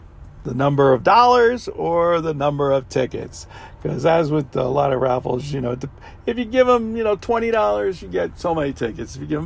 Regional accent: Pennsylvania, United States; we're getting closer and closer to my home state, is Pennsylvania.

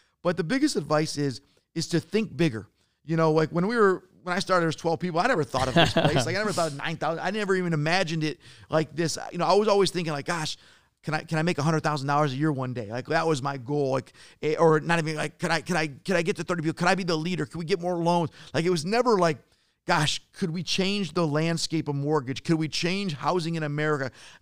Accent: Detroit, Michigan, United States; Of course, I'm from Detroit. I love the Pistons. I love the Lions.

